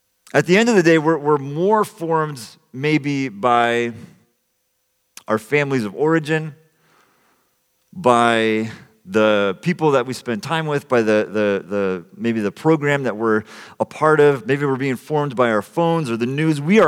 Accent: California, United States; also born or lived in Bay Area / Boston; I was born in the Bay Area, grew up on the central coast of California, and so I kind of like to think of San Francisco as my city.

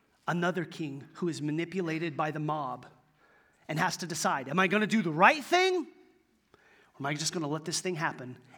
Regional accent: Oklahoma, United States; born there; I was born in Oklahoma and I'm proud Arkansas.

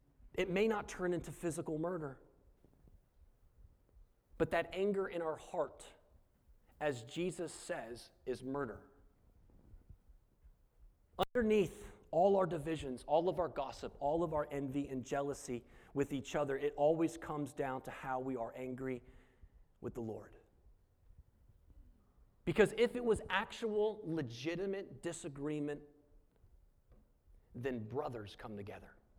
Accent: the South, United States; We'll be passive aggressive. We're from the South.

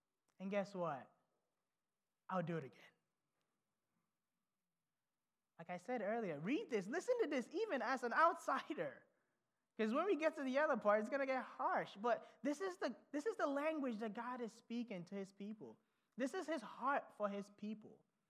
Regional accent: Ghana; moved away; when you ask us about our life growing up in Ghana, you get completely different stories.

